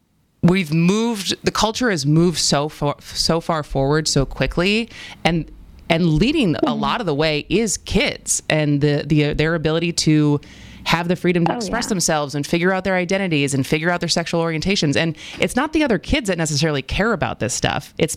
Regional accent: Madison, United States; also born or lived in New York / Los Angeles / San Francisco; now in Milwaukee, United States; I'm from Madison, I live in Milwaukee, in between I lived in New York, LA, and San Francisco

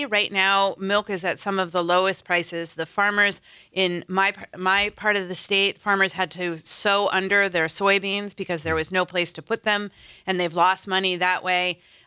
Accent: Wisconsin, United States; Well, what I would say is in my hometown out in western Wisconsin, we had a rumor come through the town that ICE was coming.

